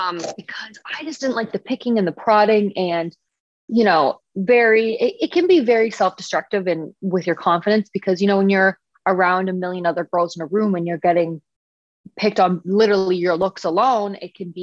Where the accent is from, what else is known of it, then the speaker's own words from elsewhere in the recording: Canada; I'm Canadian, so like I'm not from here.